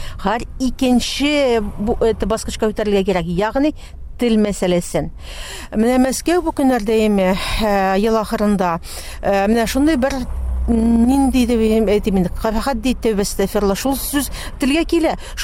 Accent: Yevshirma, Tatarstan, Russia; born there; also born or lived in Kazan / Astrakhan; язмышым тумышым буенча Чистай Татарстан, Чистай районы, Евшерма авылына Гаис Хакинның авылдашы. Физик яктан мин Евшермәдә тудым. Инде рухи яктан мин Казанда җитештем һәм инде милли хәрәкәт лидеры булып Астраханда җитештем.

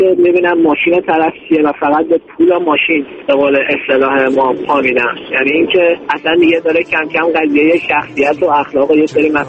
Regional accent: Isfahan, Iran; همیشه هم افتخار کردم که بچه اصفهان هستم.

